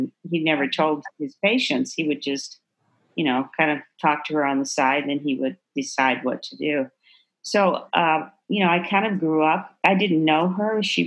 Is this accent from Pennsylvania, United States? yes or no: no; Texas, United States; Yeah, well, I grew up in Texas and we lived not maybe an hour and a half away from my grandparents.